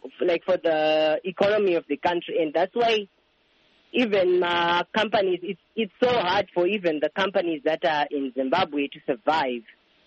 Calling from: Massachusetts, United States; Yes, I'm calling from Tufts University. I'm an engineering student here.

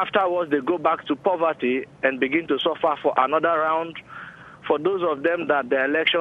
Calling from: London, United Kingdom; I'm actually calling from London, United Kingdom.

